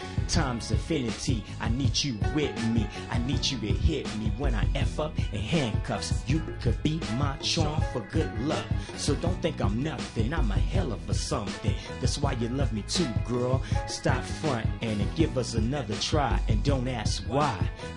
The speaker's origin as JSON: {"language": "English", "region": "West Coast", "country": "United States", "tie": "born or raised there", "also_born_or_lived": "Texas", "said": "I was born in Texas, raised in the West Coast, and I always ran with a lot of people from back east, from the East Coast."}